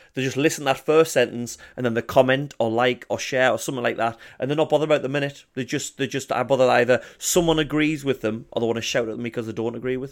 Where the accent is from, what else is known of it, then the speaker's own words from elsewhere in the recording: England, United Kingdom; We honestly have more akin with the Scottish, I think, than the rest of England, but we get to say we're English, which is good.